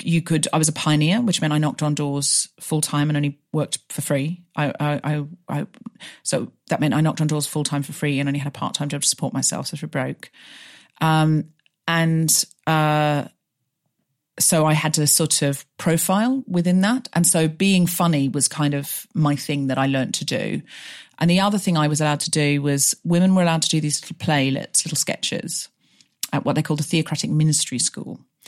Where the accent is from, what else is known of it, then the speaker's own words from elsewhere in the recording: Australia; I was raised in Australia. I was raised in like Home and Away, but with extra God.